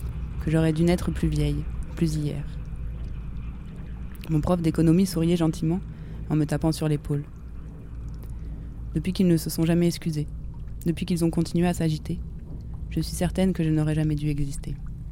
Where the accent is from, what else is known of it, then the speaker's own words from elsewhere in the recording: Brittany, France; born there; Je suis un peu de l'Algérie, un peu de la France. Je suis née en Bretagne, au bord des falaises.